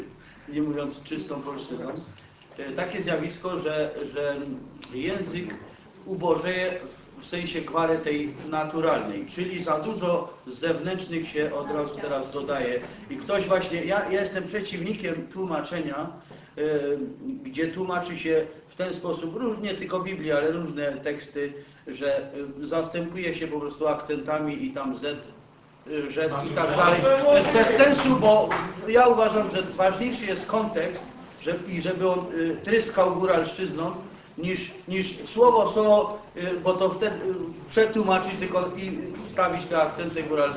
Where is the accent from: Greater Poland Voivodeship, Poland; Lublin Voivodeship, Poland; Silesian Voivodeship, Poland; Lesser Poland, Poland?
Lesser Poland, Poland; ja jestem rodowitym góralem